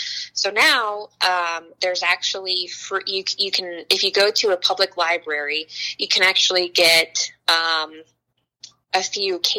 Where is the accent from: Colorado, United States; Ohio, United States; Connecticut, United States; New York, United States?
Colorado, United States; Pueblo; I think a lot of people here who are who are born and bred in Pueblo and who live here a long time, we are the ones who kind of perpetuate that negative stereotype about our town.